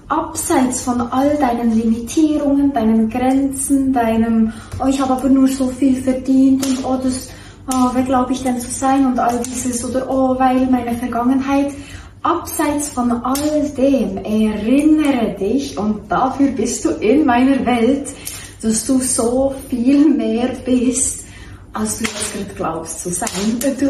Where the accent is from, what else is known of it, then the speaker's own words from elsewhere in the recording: Bern, Switzerland; wo ich einfach auch Schweizerdeutsch rede, weil ich bin Bernerin und das ist doch einfach eine schöne Sprache, oder?